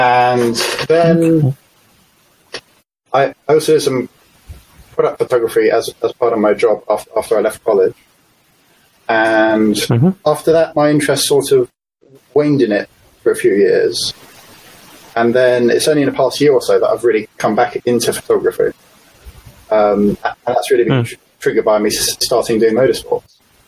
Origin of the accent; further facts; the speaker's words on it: South East England, United Kingdom; I live in West Sussex.